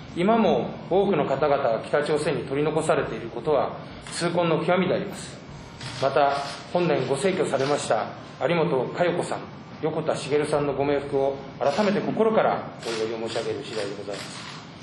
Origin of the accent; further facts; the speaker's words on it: Niigata, Japan; 私の地元は新潟県であり、